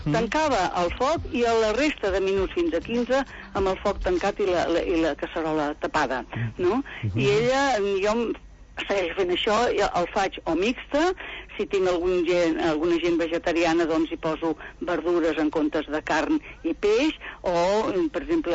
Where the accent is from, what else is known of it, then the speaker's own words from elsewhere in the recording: Barcelona, Catalonia, Spain; ara jo sóc de Barcelona, vaig néixer a Sant Gervasi i visc al Barri Gòtic.